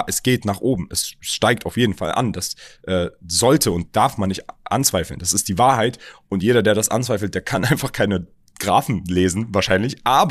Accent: Berlin, Germany; Viele wissen das nicht, aber ich bin ja in Berlin geboren, aufgewachsen.

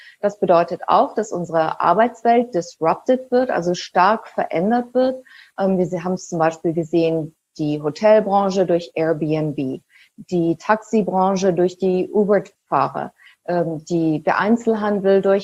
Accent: Germany; ich bin ja auch in Deutschland groß geworden

